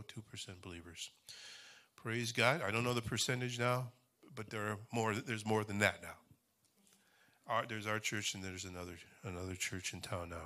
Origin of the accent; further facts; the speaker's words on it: Cleveland, Ohio, United States; I'm from Cleveland, Ohio. Yes, you may pity me.